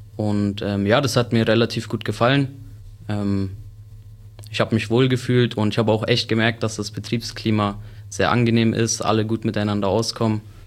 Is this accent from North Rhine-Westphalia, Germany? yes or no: no; Sennfeld, Bavaria, Germany; Ich komme aus Sennfeld und ja, freue mich jetzt hier meine Ausbildung zu machen.